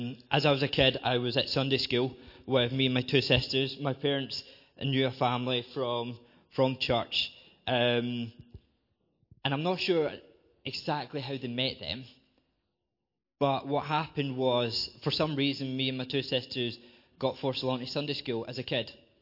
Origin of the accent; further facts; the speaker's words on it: Scotland, United Kingdom; I am from west of Edinburgh, in a little village, or a collection of villages called West Lothian.